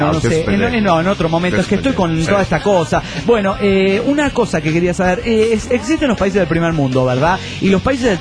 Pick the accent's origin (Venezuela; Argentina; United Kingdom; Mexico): Mexico; Cuernavaca, Morelos; de Cuernavaca, Morelos, México.